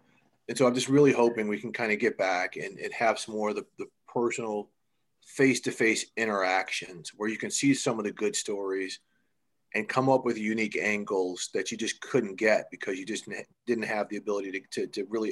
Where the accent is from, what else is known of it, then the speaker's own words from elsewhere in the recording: Midwest, United States; because I grew up in the Midwest